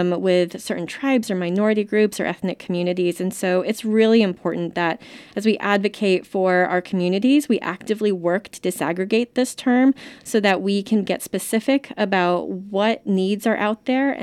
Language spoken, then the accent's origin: English; North Carolina, United States; I mentioned I grew up in North Carolina, which has a more recent Asian immigrant community. I was very active and kind of involved in the Japanese community there, which was also very recent immigrant and a bit of a different, more isolated experience, I think.